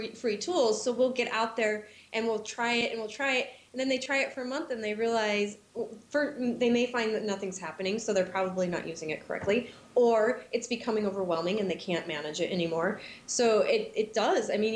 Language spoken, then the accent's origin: English; Salt Lake City, Utah, United States; I mean, I grew up in Salt Lake City, Utah. I grew up in a Mormon family.